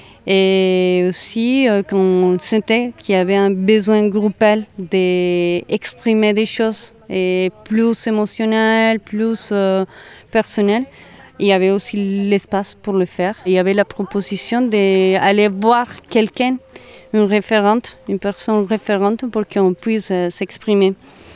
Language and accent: French; Colombia; now in Toulouse, France; je viens de Colombie, mais j'habite à Toulouse